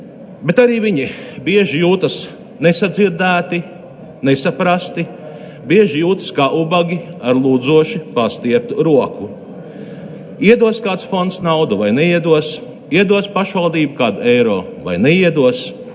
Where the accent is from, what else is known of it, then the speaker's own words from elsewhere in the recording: Varakļāni, Latgale, Latvia; Es esmu no Latgales, no Varakļāniem, kuri traģiskas politiskas kļūdas deļi tika atrauti no Latgales, pavisam nesen. Bet esot Latgalī